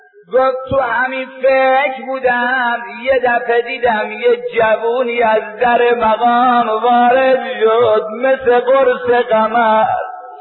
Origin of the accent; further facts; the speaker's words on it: Kashan, Isfahan, Iran; گفتم آجان من از ایرانم. فرمود از کدوم شهری؟ گفتم از شهر کاشانم. گفت کدام محله؟ گفتم محله سلطان میر احمدم.